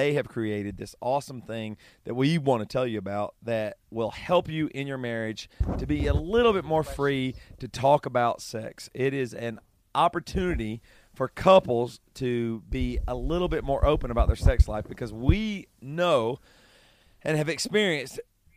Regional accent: the South, United States; accent: Southern; This is my Southern accent coming out.

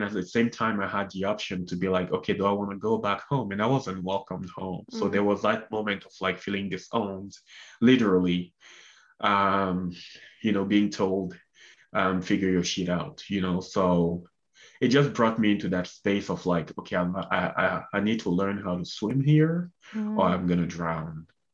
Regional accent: Cameroon; moved away as an adult; also born or lived in Canada; I was born and raised in Cameroon, Central Africa. My dad is from West Africa, and he met my mom in Cameroon, decided to stay there. So I was born and raised there until I was 24.

